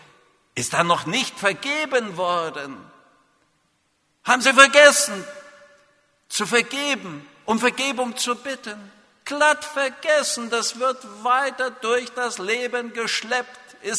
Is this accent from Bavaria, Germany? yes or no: no; Markkleeberg, Saxony, Germany; ich komme aus Leipzig. Gerade noch die Kurve gekriegt vor der Mauer.